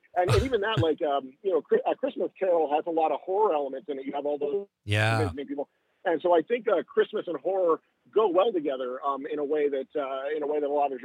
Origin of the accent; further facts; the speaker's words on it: Olds, Alberta, Canada; we both grew up in a town called Olds, which is just north of Calgary. Kind of from the prairies near the mountains there.